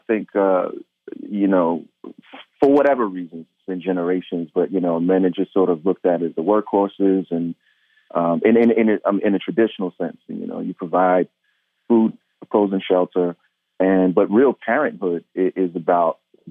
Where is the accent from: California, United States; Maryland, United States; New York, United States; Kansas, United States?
New York, United States; certainly growing up in New York, you know, they used to use that term latchkey kid.